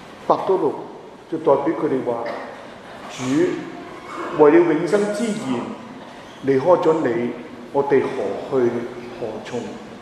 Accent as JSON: {"language": "Cantonese", "country": "China", "said": "當然呢，我們中國人有傳統"}